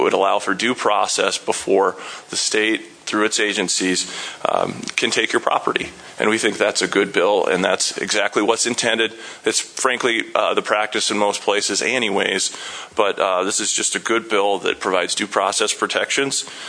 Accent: Pierre, South Dakota, United States; I'm an attorney from Pierre and a registered lobbyist for the South Dakota Landowner Outfitter Alliance.

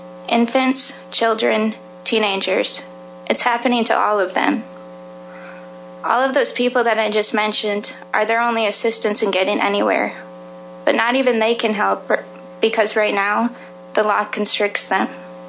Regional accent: South Dakota, United States; from South Dakota.

